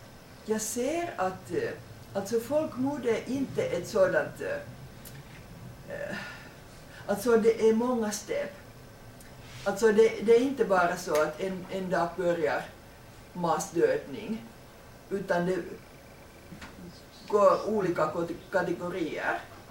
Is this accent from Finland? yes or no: yes; Finland; som finsk frilansjournalist och författare utan stora ekonomiska stöd